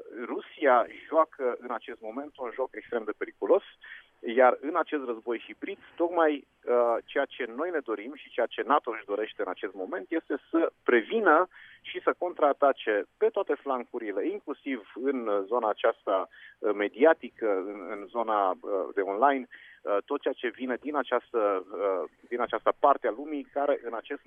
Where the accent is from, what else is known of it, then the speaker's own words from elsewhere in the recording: Romania; noi ca și români